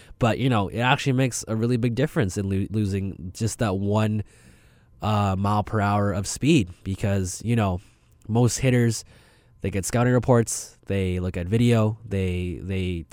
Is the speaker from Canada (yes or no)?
yes; Canada; So there's a lot of bad reflections of my character on this show today, you know, as a Canadian and as a hip-hop fan and as a sports fan.